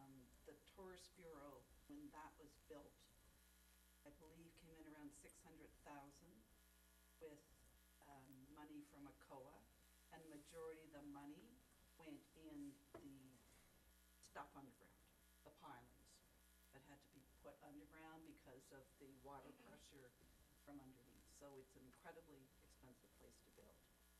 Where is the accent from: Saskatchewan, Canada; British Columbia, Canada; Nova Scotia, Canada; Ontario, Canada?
Nova Scotia, Canada; now in Queens County, Canada; I used the old library in Bridgewater on King Street as a kid when I grew up in Lunenburg County. I've used the Margaret Henniger Library since it was built. Since moving to Queens County, I visit the Thomas H. Riddall Library weekly.